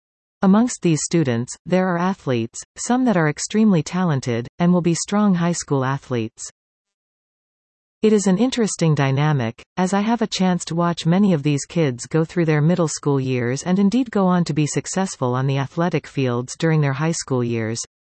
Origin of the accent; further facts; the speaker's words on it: Pleasanton, California, United States; When I grew up in Pleasanton in the 1970s, I graduated from Amador in 1979.